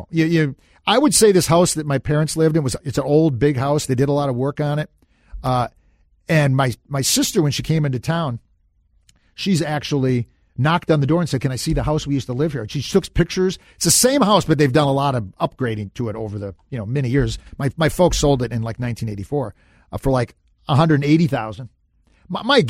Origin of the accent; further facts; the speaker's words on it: Minnesota, United States; I will probably at some point mention that I grew up on Lake Minnetonka.